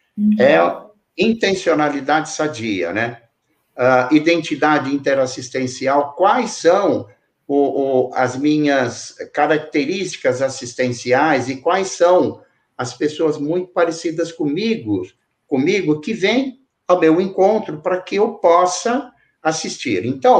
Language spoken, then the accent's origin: Portuguese; Brazil; born there; A Yara sempre me pergunta por que eu nasci no Brasil.